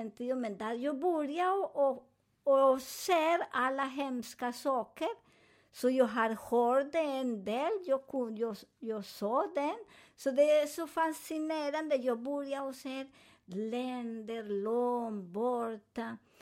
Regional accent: Colombia; Swedish is a second language; now in Sweden; Jag är från Colombia. Men den delen som jag födde där var mera ljusare.

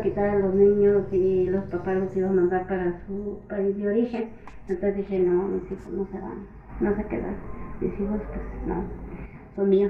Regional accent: Naco, Sonora, Mexico; me fui para mi pueblo, para Naco, donde estaba mi papá. Y luego de ahí ya me fui, en 2007 me fui para Guanajuato.

